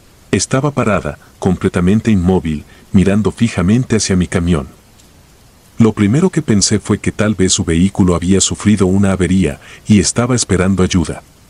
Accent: Oaxaca, Mexico; Tengo 45 años y soy originario de Oaxaca.

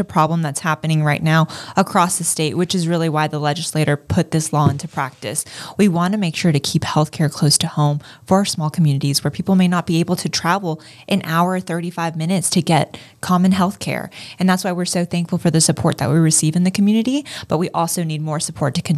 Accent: Florida, United States; I'm from South Florida, and I've been in this role now for 3 years.

